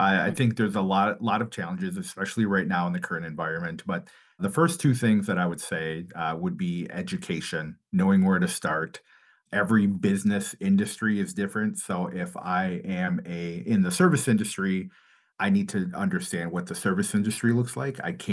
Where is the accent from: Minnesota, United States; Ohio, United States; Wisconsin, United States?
Wisconsin, United States; Green Bay; I'm born and raised in Green Bay, and I've seen the Latino business community grow significantly in Northeast Wisconsin.